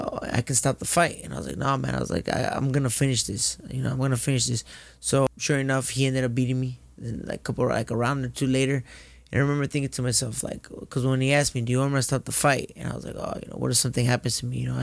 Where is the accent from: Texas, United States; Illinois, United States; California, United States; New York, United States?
California, United States; Santa Ana; You know, growing up in Santa Ana.